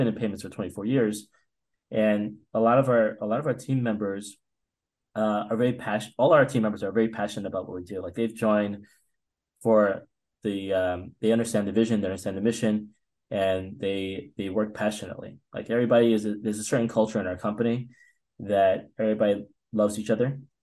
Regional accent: East Coast, United States; I grew up in the East Coast that really did a good job.

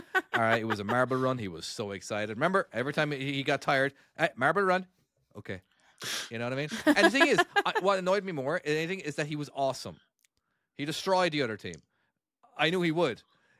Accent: Ireland; accent: Irish; They like the Americans like my Irish accent

